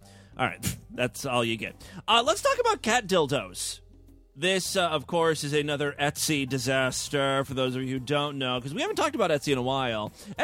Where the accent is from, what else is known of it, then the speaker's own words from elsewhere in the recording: Ohio, United States; One, I'm from Northeast Ohio.